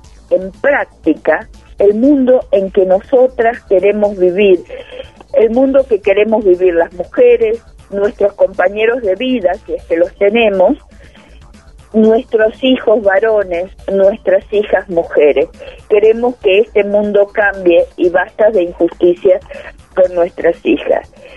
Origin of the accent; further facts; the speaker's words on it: Argentina; born there; moved away; en el país donde yo nací, en Argentina. Acá son 7.